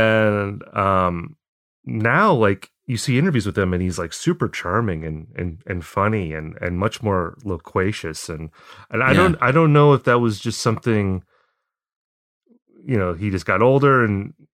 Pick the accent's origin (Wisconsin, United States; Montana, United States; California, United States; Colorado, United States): Wisconsin, United States; Appleton; No, I'm from Wisconsin originally. Okay. I grew up in a town called Appleton, which is not far from Green Bay. It's about a half hour south of Green Bay.